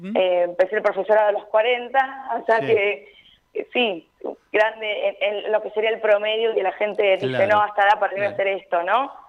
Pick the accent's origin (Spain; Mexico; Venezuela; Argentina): Argentina; Tres de Febrero, Buenos Aires Province; primeramente yo soy de Zona Oeste, crecí en el partido de 3 de febrero.